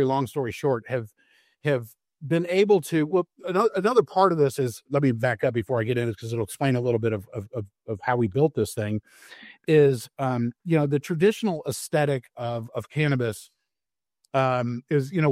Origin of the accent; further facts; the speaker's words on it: Texas, United States; now in Fayetteville, United States; born and raised in Texas or raised in Texas and moved to Arkansas in 2005 to manage a small little company here in the north part of the state called Walmart